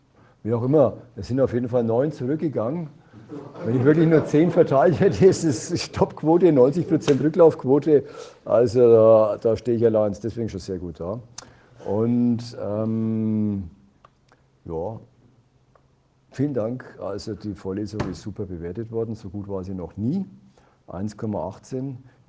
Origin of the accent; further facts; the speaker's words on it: Bavaria, Germany; accent: Franconian; Passt schon, dass ich bin auch Franke, wie Sie hören.